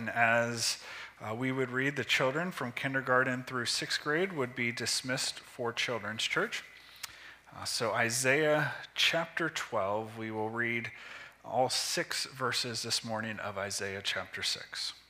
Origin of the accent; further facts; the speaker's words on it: Youngstown, Ohio, United States; we would get the Youngstown Vindicator where I grew up outside of Youngstown, Ohio.